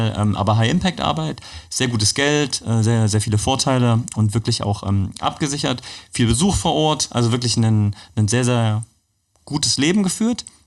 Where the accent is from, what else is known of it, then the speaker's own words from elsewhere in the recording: Magdeburg, Saxony-Anhalt, Germany; born there; Ja, also ich bin in Magdeburg geboren.